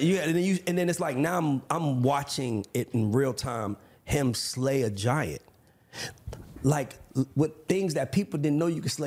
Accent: Atlanta, Georgia, United States; also born or lived in Bronx, New York; I was born in the Bronx, right? I lived in New York till I was 12. I'm an Atlanta guy. But if you take me to New York, I understand it.

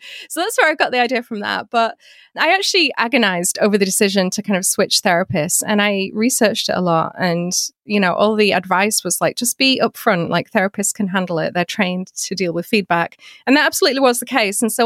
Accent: United Kingdom; I keep harking back to the fact that I'm British

